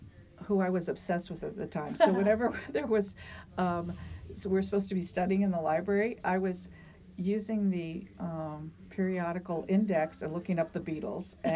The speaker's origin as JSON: {"language": "English", "town": "Westlake Village", "region": "California", "country": "United States", "tie": "born or raised there", "said": "So when I was growing up in Westlake Village, which was one of those new planned communities, we didn't have a library."}